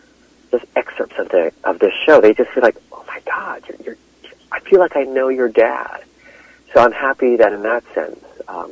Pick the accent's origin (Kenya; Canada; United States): Canada; He is so old school Japanese, and I'm a Canadian who grew up on McDonald's and watching TV, drinking Slurpees.